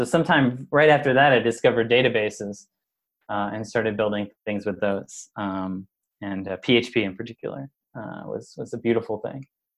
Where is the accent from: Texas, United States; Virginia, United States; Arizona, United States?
Texas, United States; also born or lived in South Carolina; Yes, hello … I started out growing up in Texas, went to school in South Carolina